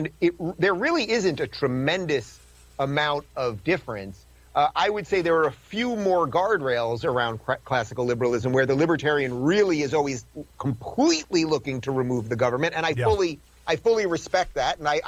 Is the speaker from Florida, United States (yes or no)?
no; New York, United States; I had been a lefty most of my life, but I was really an old school liberal. I'm from New York.